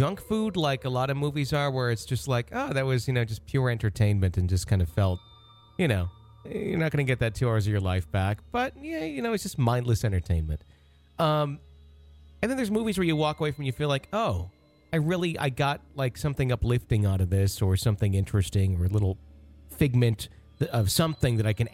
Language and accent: English; Louisville, Kentucky, United States; born or raised there